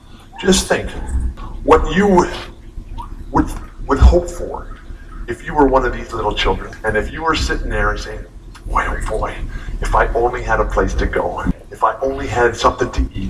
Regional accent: La Mesa, California, United States; I'm from La Mesa. I went to Helix.

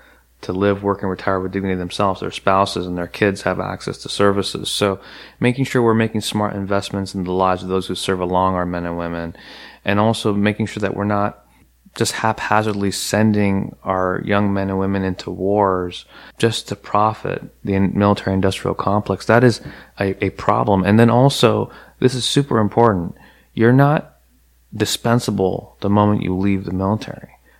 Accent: United States; I'm an American. I was born here. I love my district.

